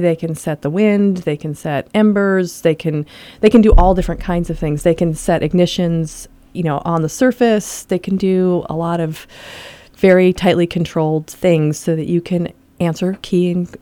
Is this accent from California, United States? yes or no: yes; California, United States; I grew up in California.